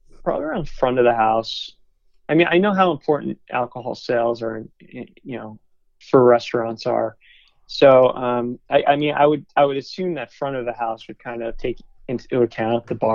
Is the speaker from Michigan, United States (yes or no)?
no; New York, United States; I'm from New York originally.